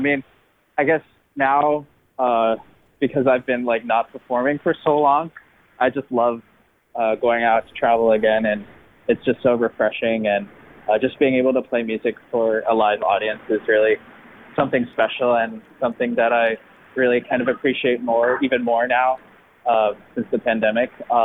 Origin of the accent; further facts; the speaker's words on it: Boston, Massachusetts, United States; I'm from Boston, so I support like the Red Sox, the Patriots, and the Celtics.